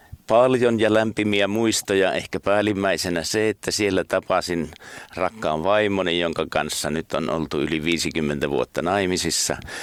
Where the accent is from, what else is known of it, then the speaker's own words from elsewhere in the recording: Lievestuore, Central Finland, Finland; Silloin pikkupoikana asuimme Lievestuoreella